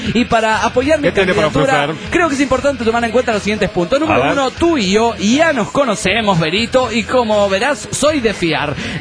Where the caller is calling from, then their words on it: Valencia, Carabobo, Venezuela; de Valencia, Venezuela.